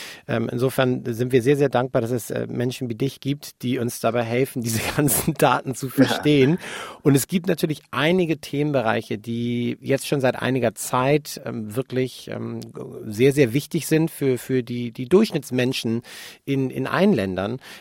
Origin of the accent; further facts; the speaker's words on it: Hamburg, Germany; ich bin Hamburger Jung